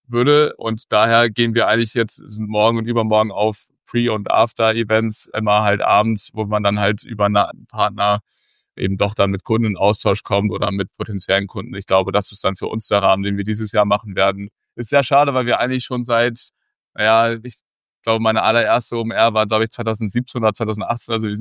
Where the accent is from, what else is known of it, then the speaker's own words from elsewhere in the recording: Hamburg, Germany; born there; ich bin 25 Jahre alt und gebürtiger Hamburger